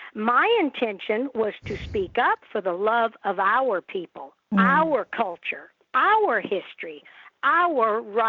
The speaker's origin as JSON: {"language": "English", "region": "the South", "country": "United States", "said": "I'm a Southerner. I'm a woman."}